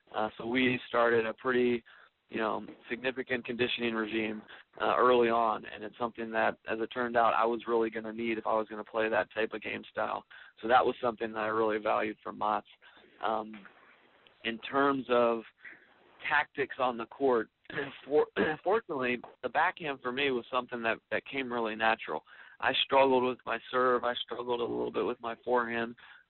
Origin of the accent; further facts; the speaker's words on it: Washington, District of Columbia, United States; I grew up in Washington, D.C., went to a regular high school